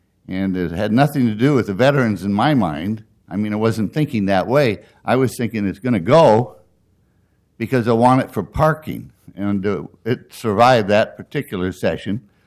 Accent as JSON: {"language": "English", "town": "Milwaukie", "region": "Oregon", "country": "United States", "said": "I am from Milwaukee, Oregon. And I went to Kennedy Grade School, Jefferson High School, University of Portland."}